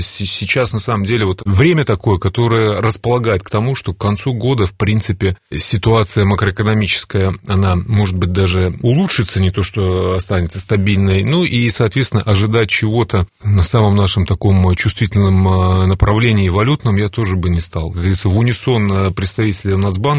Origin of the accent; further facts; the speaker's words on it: Belarus; Ну, конечно. Мы же белорусы, на самом деле.